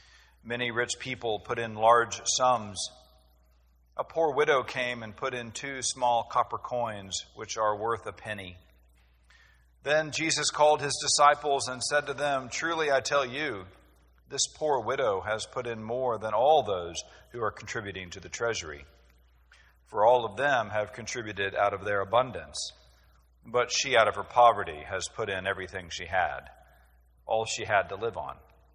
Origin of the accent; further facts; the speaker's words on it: Waco, Texas, United States; I grew up in Waco, and that I went to Waco, Texas. I don't know if there's another one.